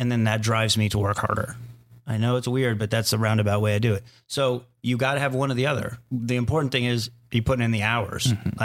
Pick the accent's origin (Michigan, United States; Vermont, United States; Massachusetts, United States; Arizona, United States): Arizona, United States; I grew up in Arizona with giant, scary spiders that will murder you at night.